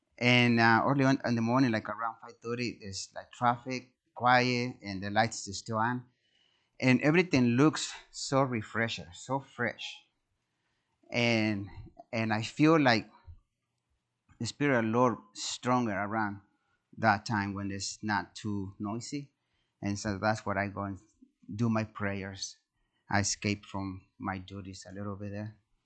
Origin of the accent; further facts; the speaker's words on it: Mexico; English is a second language; I'm from Mexico, and I don't even know what to look for